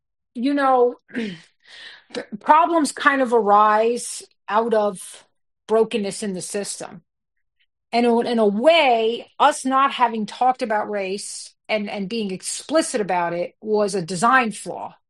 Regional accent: New York City, New York, United States; I mean, not great, and it's sad because I grew up in New York City. I still love it.

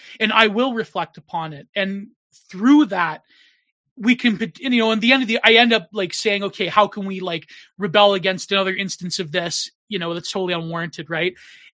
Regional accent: Canada; especially being a Canadian, I was treated like a second.

